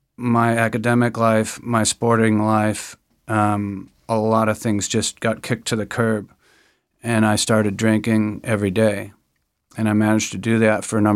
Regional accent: Upper Midwest, United States; So I grew up in the United States, in upper Midwest, in a culture that was awash in alcohol

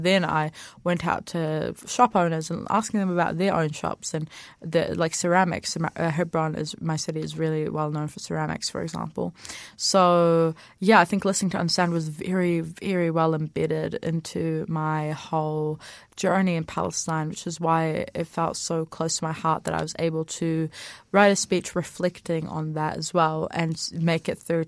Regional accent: Dunedin, Otago, New Zealand; born there; Yeah, so I was born in Dunedin back in 2009.

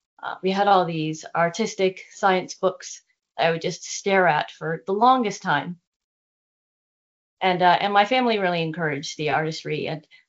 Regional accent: Seattle, Washington, United States; And I'm from Seattle, and you can't see the night sky, which is a bummer from all the light pollution.

